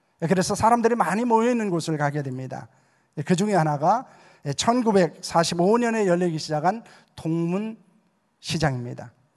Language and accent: Korean; Yesan, South Chungcheong, South Korea; also born or lived in Seoul; 저는 제주 출신은 아닙니다. 저는 제주에 처음 가서 그냥 사역을 하게 된 그런 사람입니다. 고향은 이제 충남 예산이 제 고향입니다.